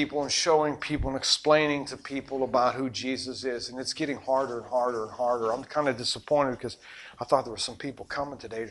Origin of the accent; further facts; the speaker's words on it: Pittsburgh, Pennsylvania, United States; I was raised in Pittsburgh area and we didn't have a beach.